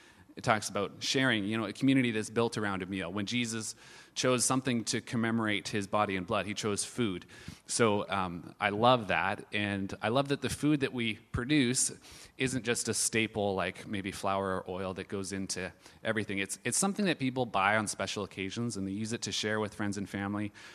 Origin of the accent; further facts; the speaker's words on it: Parksville, British Columbia, Canada; we just moved from Nanaimo, and my wife is from Ladysmith. I'm actually from Parksville, so this is kind of returning back to my childhood home for me